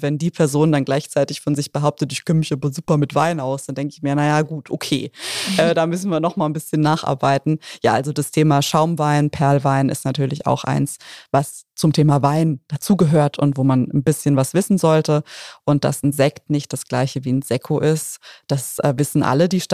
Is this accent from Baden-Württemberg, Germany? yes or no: no; Bad Dürkheim, Rhineland-Palatinate, Germany; weil ich komme ja aus Dürkheim, ja, Wurstmarkt